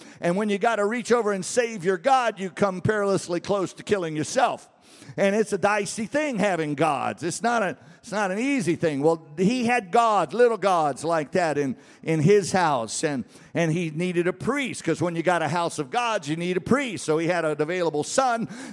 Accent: Louisiana, United States; I grew up in South Louisiana, and in the days of the steel dashboards, and they were very, very Catholic

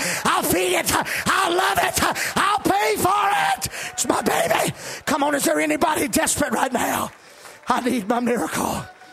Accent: Moss Bluff, Louisiana, United States; born there; I was born in Moss Bluff, Louisiana, with a hole in my heart.

